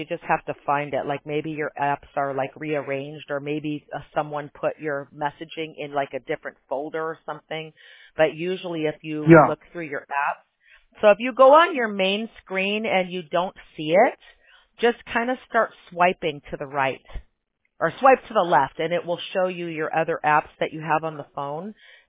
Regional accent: Chicago, Illinois, United States; now in California, United States; Originally, I'm from Chicago, but we're in California now.

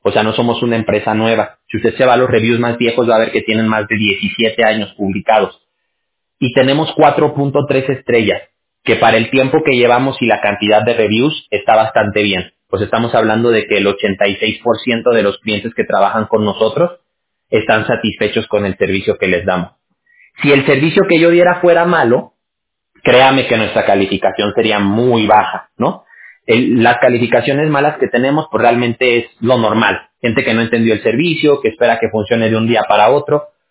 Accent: Aguascalientes, Mexico; Yo soy de Aguascalientes.

